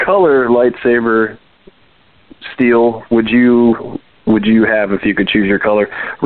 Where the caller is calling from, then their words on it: Texas, United States; I'm also calling from Texas.